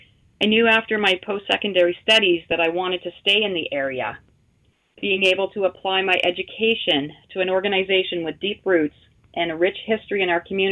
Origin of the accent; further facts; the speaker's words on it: Ontario, Canada; I was born and raised here in the Ottawa Valley, so I'm very proud of my roots and to be able to give back to the community that has given me so much. Growing up, I grew up here in the Valley on a family farm